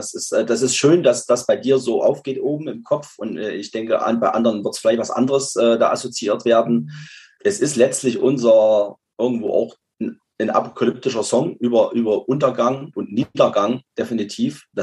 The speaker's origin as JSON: {"language": "German", "town": "Weimar", "region": "Thuringia", "country": "Germany", "said": "wir sind halt aus der Nähe aus Weimar"}